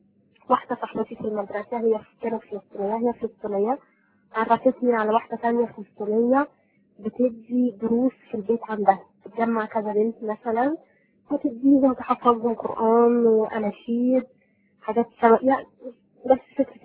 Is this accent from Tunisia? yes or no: no; Egypt; أنا الخلفية بتاعتي طبعا أسرة مسلمة، وواضح طبعا من اللهجة إن إحنا مصريين. الأسرة بتاعتي ما كانتش متدينة أوي ولا كانت بتفرض علينا أي شكل من أشكال التدين،